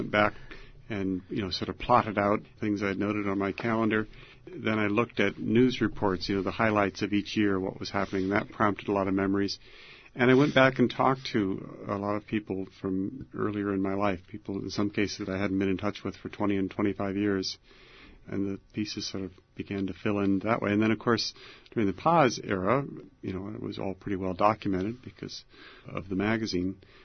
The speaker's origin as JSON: {"language": "English", "town": "Iowa City", "region": "Iowa", "country": "United States", "tie": "born or raised there", "said": "I grew up in Iowa City near a college campus, so anti-war protests and civil rights marches were part of my childhood."}